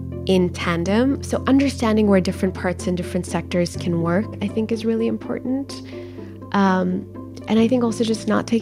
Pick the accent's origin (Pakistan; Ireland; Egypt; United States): Pakistan; I can tell you as a Pakistani immigrant, how much that means to communities like my own who have simply not seen our traditions acknowledged